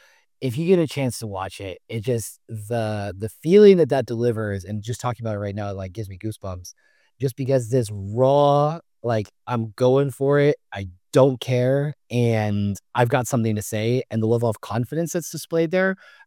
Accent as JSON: {"language": "English", "region": "California", "country": "United States", "said": "And I'm from the Bay Area originally."}